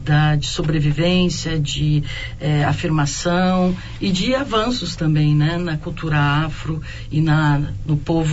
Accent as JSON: {"language": "Portuguese", "town": "Porto Alegre", "region": "Rio Grande do Sul", "country": "Brazil", "tie": "born or raised there", "said": "Sim, eu nasci aqui em Porto Alegre."}